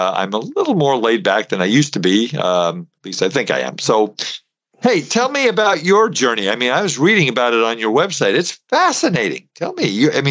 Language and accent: English; Brooklyn, New York, United States; now in California, United States; Well, I grew up in East Flatbush, Brooklyn, New York, so I understand kind of how that works. And when I moved to California, everybody liked the way I talk